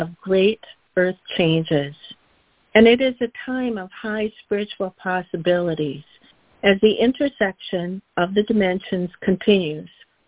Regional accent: Wisconsin, United States; from Wisconsin, and today is Thursday, March 23, 2023.

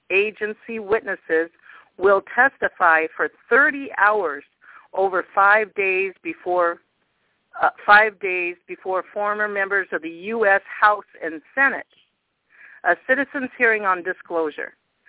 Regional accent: Minnesota, United States; Like I said … from Minnesota

